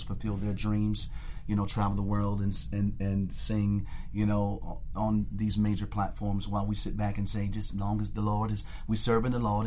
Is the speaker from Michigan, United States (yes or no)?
yes; Detroit, Michigan, United States; I'm from Detroit, and if you go down Puritan Avenue, you will see a church on right across the street from each other